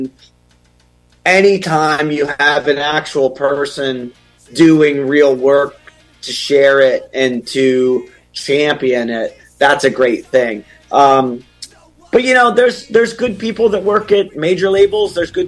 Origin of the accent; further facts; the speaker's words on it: Pennsylvania, United States; when you have a record label in a territory like Italy, and we're kids from Pennsylvania